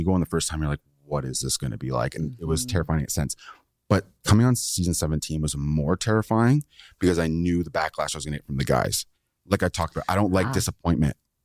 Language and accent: English; Canada; I'm a Canadian kid.